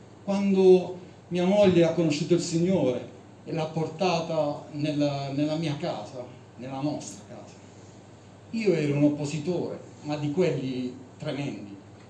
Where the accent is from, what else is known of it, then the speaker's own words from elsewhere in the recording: Southern Italy, Italy; per chi non mi conosce, dal mio accento si capisce che sono del sud Tirolo, ma molto sud, è poco Tirolo.